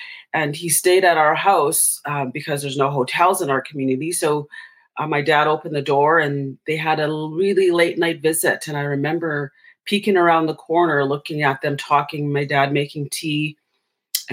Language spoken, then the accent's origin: English; Manitoba, Canada; English is a second language; now in Winnipeg, Canada; I speak the second language that I grew up with and as English. So I come from Ban Bonnaby Cree Nation. It's an isolated, beautiful community surrounded by beautiful, clean water still.